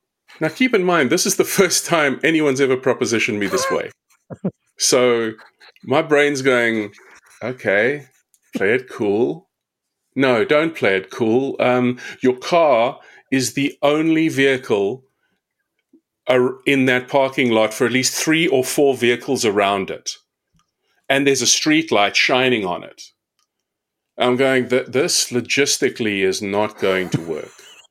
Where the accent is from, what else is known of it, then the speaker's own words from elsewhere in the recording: South Africa; now in Navan, Ireland; Well, originally from South Africa, moved to Ireland about 3 years ago. So living here now in the delightful metropolitan powerhouse that is Navan.